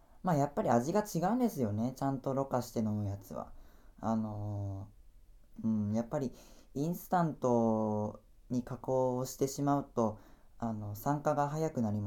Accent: Kumamoto, Japan; 時々ね、地元熊本のですね、どこら辺かな

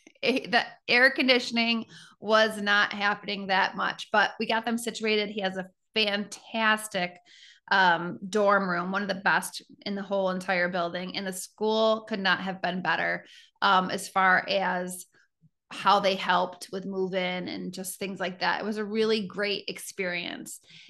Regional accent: New York, United States; I also went to college in Florida, and it was, you know, I was from New York

